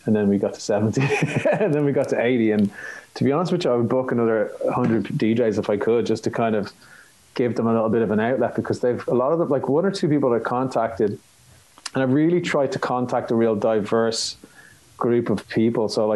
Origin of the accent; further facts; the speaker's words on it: Ireland; Most people do not think I'm Irish when they see me. Unless they know me or unless they speak to me, and then they kind of are a bit like, oh, well, you know, you're like, oh, you're Irish, are you? Like, yeah, actually, I am.